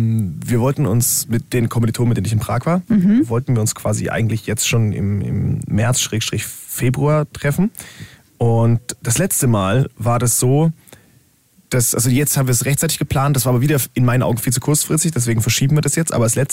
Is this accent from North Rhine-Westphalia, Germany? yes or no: no; Rehling, Bavaria, Germany; Sehr, der in Rehling, also in meiner, da wo ich herkomme.